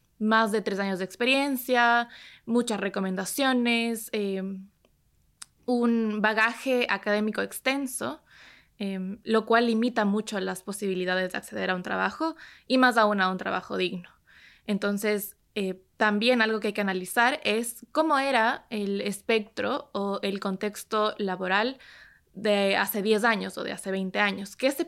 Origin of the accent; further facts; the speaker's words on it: Ecuador; Sí, en Ecuador.